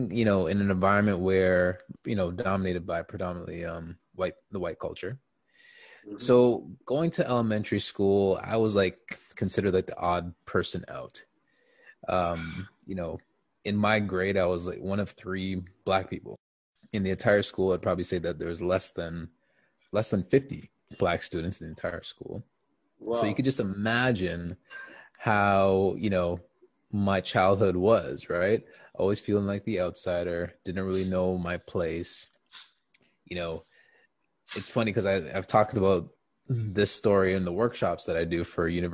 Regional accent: Markham, Ontario, Canada; Born and raised in Canada, Markham was the city. It's just outside of the city of Toronto. It's actually north of the city.

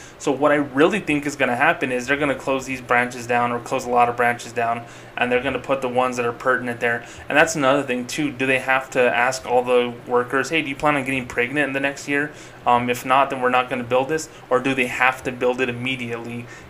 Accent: Socorro, New Mexico, United States; KFC closed down permanently in my hometown of Socorro, New Mexico, and it's gone forever.

